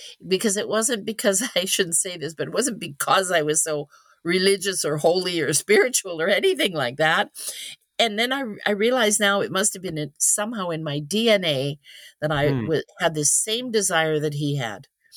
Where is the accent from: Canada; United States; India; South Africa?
Canada; Winnipeg, Manitoba; I went to Winnipeg last summer, which is my hometown, to the University of Manitoba Icelandic Collection Library